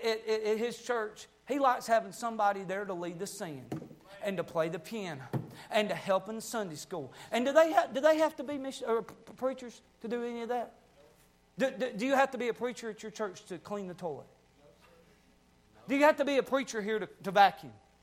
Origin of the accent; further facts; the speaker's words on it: Appalachia, United States; I'm from Appalachia.